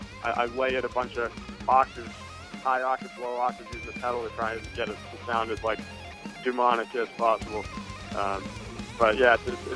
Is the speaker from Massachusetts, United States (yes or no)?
yes; Boston, Massachusetts, United States; now in Las Vegas, United States; I'm from Boston originally. I live in Vegas.